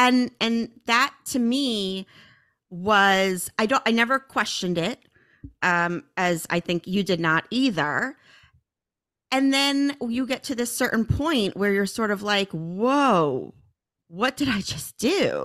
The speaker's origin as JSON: {"language": "English", "region": "Northeast", "country": "United States", "tie": "born or raised there", "said": "you know, growing up in the Northeast and everything, I always kind of said that they were pretty progressive"}